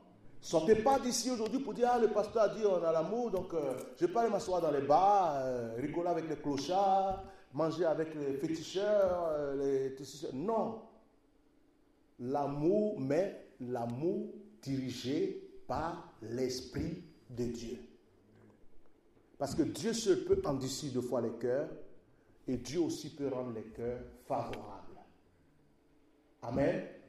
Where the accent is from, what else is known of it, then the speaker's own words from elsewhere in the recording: Côte d’Ivoire; Dans ma langue maternelle en Côte d'Ivoire, cocotis.